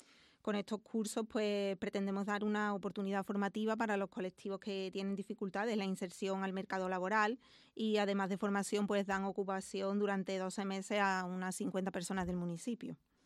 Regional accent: Pedrera, Andalusia, Spain; born there; Porque quiero seguir trabajando en la mejora de mi pueblo, porque es el pueblo que me vio nacer y por el que siento pasión

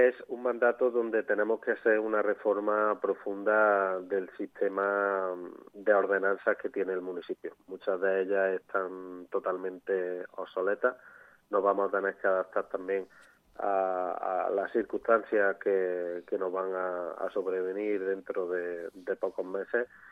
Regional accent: Palenciana, Andalusia, Spain; proyectos sobre los que se tienen que sostener el devenir de mi pueblo, de Palenciana.

